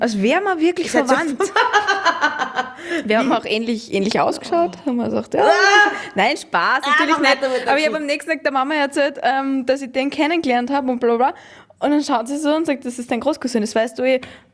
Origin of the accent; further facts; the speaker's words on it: Salzburg, Austria; Also zur Verteidigung, ich bin aus Salzburg.